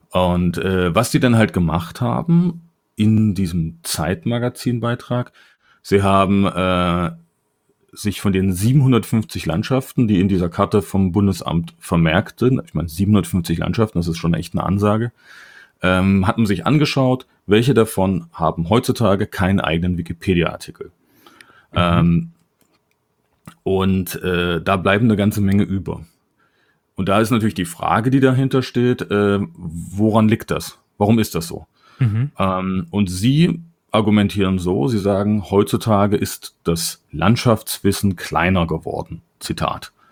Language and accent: German; Germany; born there; now in Frankfurt, Germany; Ich bin ja bekanntermaßen kein gebürtiger Frankfurter. Mhm. Dann sage ich eigentlich immer, ich bin im Harz geboren.